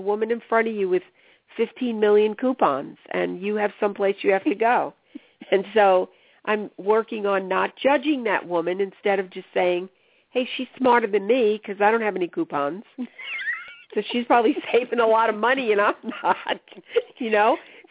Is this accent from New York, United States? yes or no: yes; New York, United States; I joke around because I'm still from New York.